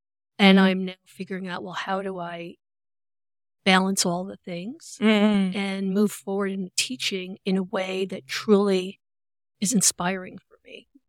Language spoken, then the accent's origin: English; New York, United States; now in Vashon Island, United States; And the idea was just to rent for a year because we're both from big cities. I'm from New York. She's from Detroit.